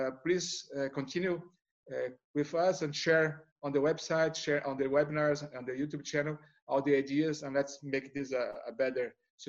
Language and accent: English; Brazil; I mean, I'm from Brazil.